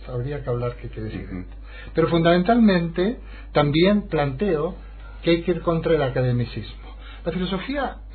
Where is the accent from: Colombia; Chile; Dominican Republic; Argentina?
Argentina; Mendoza; moved away; Yo soy mendocino de pura cepa, pero llevo toda mi vida afuera.